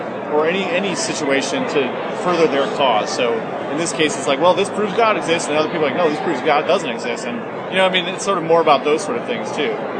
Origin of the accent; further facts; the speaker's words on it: Wausau, Wisconsin, United States; And growing up in Wausau, I thought, you know, what if it was about the quarantine